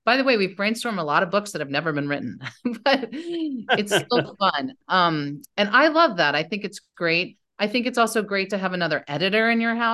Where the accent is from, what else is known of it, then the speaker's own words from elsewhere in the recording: New Jersey, United States; also born or lived in Indiana; now in Bowling Green, United States; And I grew up in New Jersey. And I mostly grew up in the North. I also grew up in Indiana for a while.